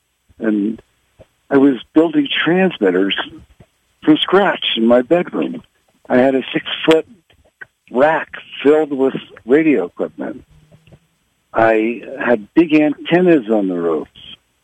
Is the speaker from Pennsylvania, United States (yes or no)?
yes; Philadelphia, Pennsylvania, United States; So when I was growing up in Philadelphia, and I felt like somewhat of an outcast